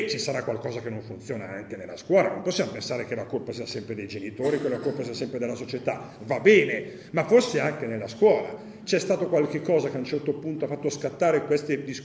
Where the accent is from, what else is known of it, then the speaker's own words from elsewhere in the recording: Lombardy, Italy; essendo brianzolo uso quello della Star, che è lì ad Agrate Brianza, vabbè, insomma, andiamo un po' sul territorio